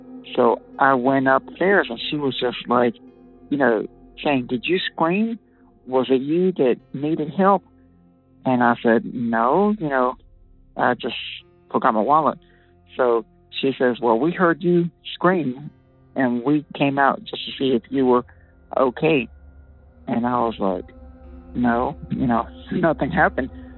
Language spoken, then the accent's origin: English; Georgia, United States; So I'm from Georgia.